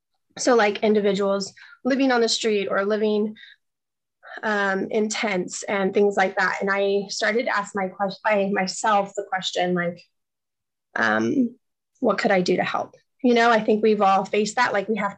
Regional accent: Glendale, California, United States; I am from California, specifically Glendale, California. I grew up here.

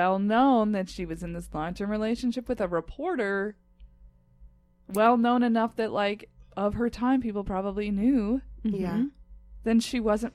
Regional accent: Montana, United States; I was a little queer girl growing up in Eastern Montana, and I could have used some representation that, like, I didn't know there was a gay person in Montana.

